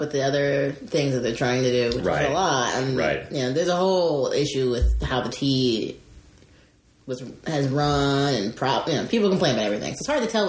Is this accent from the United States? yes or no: yes; New Jersey, United States; I'm from Jersey, so I don't really have a diner thing.